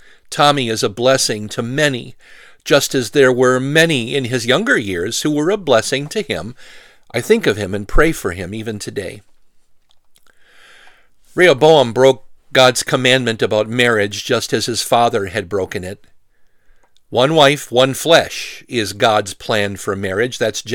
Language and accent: English; Poinette, United States; And there's a man back in my hometown of Poinette who I knew as a boy.